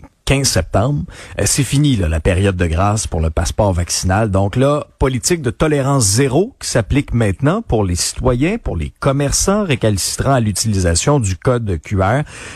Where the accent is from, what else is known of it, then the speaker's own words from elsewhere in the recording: Quebec, Canada; ma région natale, l'Abitibi-Témiscamingue